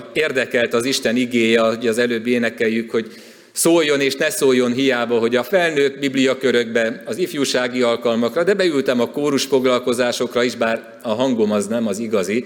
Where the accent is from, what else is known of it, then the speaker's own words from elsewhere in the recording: Szarvas, Békés, Hungary; Szarvas is, ahonnan származom, illetve nem ott születtem, de tudatomra már ott ébredtem, és a kiskamasz és nagykamasz éveimet ott töltöttem